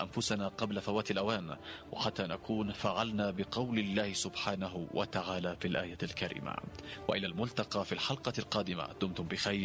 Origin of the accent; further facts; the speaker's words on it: Yemen; يجب أن تجتمع كل القوى الوطنية في بلدنا اليمن